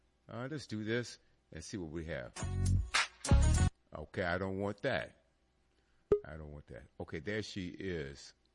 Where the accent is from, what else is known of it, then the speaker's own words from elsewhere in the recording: Richmond, Virginia, United States; born there; also born or lived in California; I was born here in Richmond, moved to California for several years, and then came back in 2021.